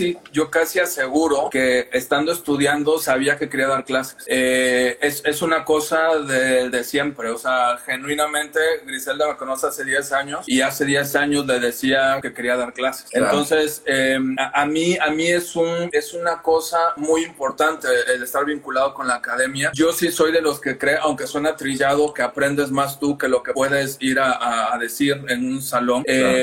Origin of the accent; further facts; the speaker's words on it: Veracruz, Mexico; now in Mexico City, Mexico; Ambos somos de Veracruz.